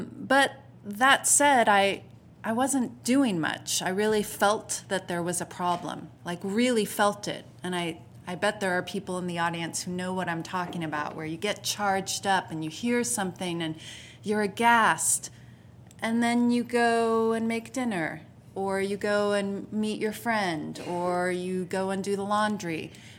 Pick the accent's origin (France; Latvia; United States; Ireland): United States; California; As was mentioned, I come from the Bay Area, a much more diverse area.